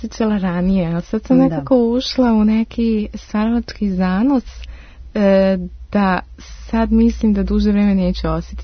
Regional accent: Vienna, Austria; born there; rođena u Beču, tako da sam polu Srpkinja, polu Austrijanka.

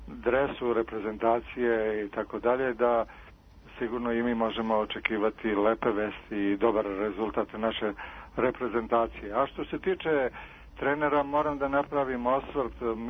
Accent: Valjevo, Serbia; Ja sam iz Valjeva

